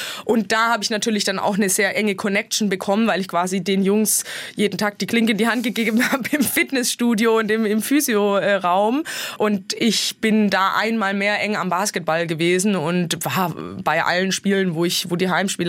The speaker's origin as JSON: {"language": "German", "town": "Stuttgart", "region": "Baden-Württemberg", "country": "Germany", "tie": "born or raised there", "said": "also Stuttgart ist meine Heimat oder das Schwabenländle"}